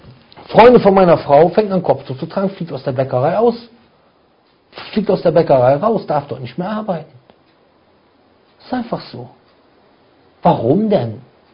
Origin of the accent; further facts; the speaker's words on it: Turkey; Ein Verkäufer, ich bin Türke.